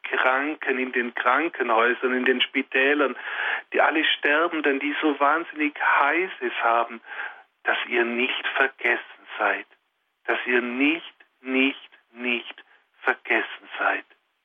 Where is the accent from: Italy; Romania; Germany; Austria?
Germany; Langenargen, Baden-Württemberg; Ich komme ja auch aus einem Ort, ich komme aus Langenargen am Bodensee.